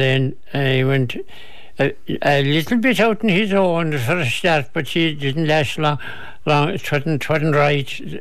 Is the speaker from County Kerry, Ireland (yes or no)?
yes; Ardfert, County Kerry, Ireland; I'm from Tubrid, Ardfert.